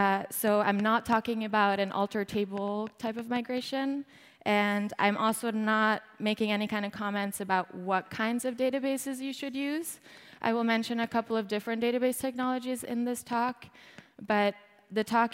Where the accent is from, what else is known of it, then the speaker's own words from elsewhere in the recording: Norway; also born or lived in California; now in Berlin, Germany; I'm from Norway originally. I went to a university in California. I did a bachelor in something called Symbolic Systems at Stanford. And I moved to Berlin in 2015. I've lived there for 3 years now.